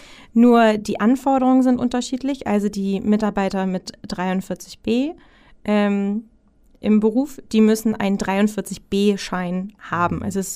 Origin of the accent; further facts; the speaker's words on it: Hamburg, Germany; bin 29 Jahre alt, komme hier aus Hamburg, auch gebürtige ja. Poppenbüttlerin